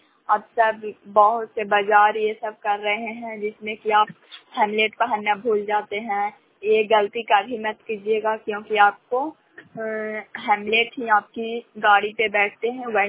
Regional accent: Nalanda, Bihar, India; ग्राम सोन पंचायत प्रखंड करापट सुरा जिला नालंदा की निवासी हूँ।

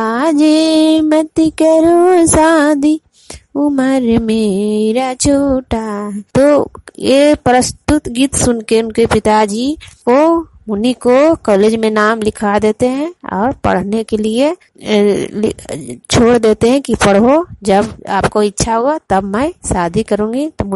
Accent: Hegnapura, Bihar, India; ग्राम हेगनपुरा, मैं नालंदा जिला की निवासी हूँ।

